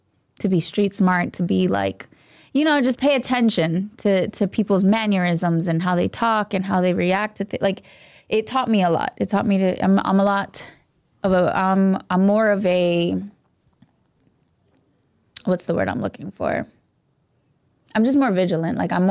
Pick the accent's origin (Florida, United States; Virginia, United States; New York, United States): Florida, United States; Orlando; also born or lived in Rhode Island; now in Miami, United States; I'm from Orlando, Florida.